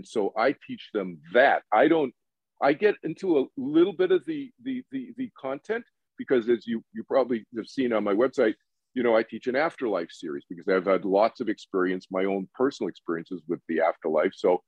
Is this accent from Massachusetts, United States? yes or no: yes; Boston, Massachusetts, United States; I grew up in Boston, you know, anyway